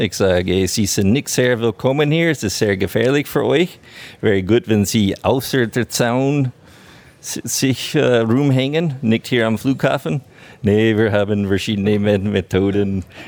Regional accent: United States; German is a second language; now in Germany; Ja, ich bin ursprünglich aus den USA, wohne in Deutschland seit über 20 Jahren jetzt in Allgäu-Region seit 2012.

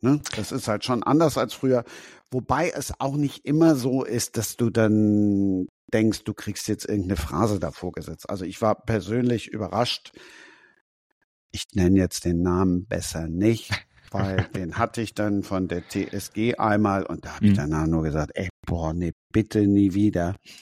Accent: Düsseldorf, North Rhine-Westphalia, Germany; ich bin Rheinländer. Ich freue mich tatsächlich, wenn die rheinischen Mannschaften gewinnen. Als Düsseldorfer freue ich mich natürlich, wenn die Fortuna wieder in der ersten Liga ist.

